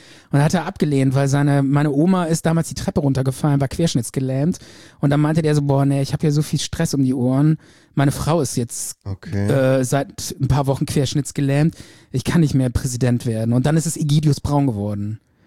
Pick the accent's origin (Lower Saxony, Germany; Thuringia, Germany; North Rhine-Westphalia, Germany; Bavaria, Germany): North Rhine-Westphalia, Germany; Cologne; Chemiker, ich bin ja Kölner.